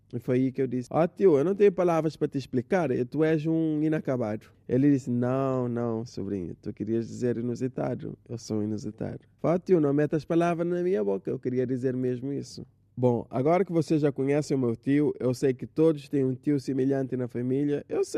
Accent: Assomada, Santiago, Cape Verde; Ah, pois é, sou de Somada.

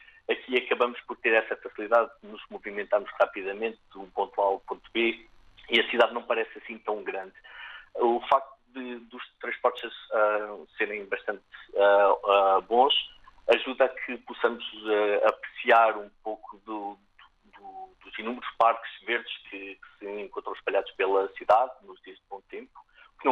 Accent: Portugal; also born or lived in Italy; now in Czech Republic; eu quando saí de Portugal, a minha primeira paragem, como tinha dito, foi para ir para a Itália

